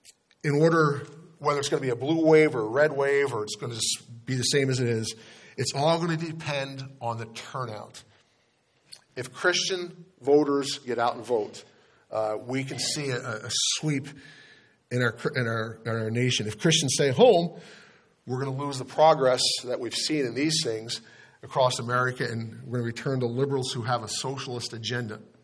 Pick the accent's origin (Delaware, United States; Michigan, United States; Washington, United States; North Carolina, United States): Delaware, United States; I'm from Delaware, and Joe Biden was our senator when I was a kid, and he was bad 40 years ago.